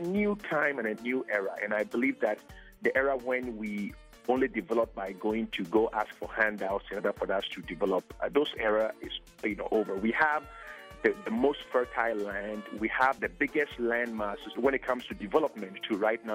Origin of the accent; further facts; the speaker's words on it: Ghana; Growing up in Ghana, I grew up, you know, around traditional music, around high life, and then also Afrobeat